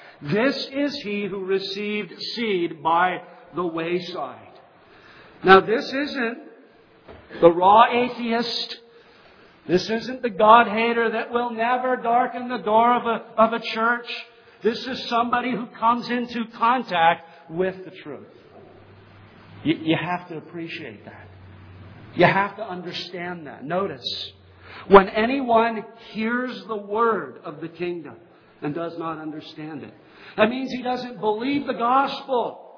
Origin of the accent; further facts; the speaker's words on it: Lakewood, California, United States; This is where I learned about agrarianism, because I grew up in Lakewood, California. I didn't live across from a dairy farm there.